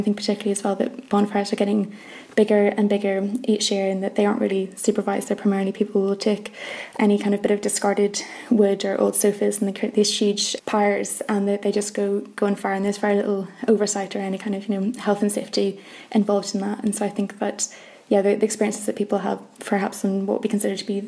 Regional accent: Belfast, Northern Ireland, United Kingdom; I grew up in Belfast in the 1990s

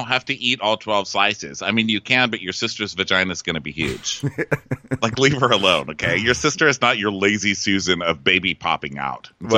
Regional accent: Long Island, New York, United States; I'm from Long Island. I'm leaving my husband.

